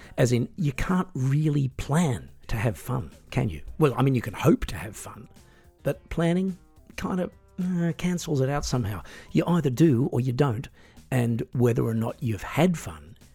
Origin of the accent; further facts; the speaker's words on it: Australia; So, I grew up in Australia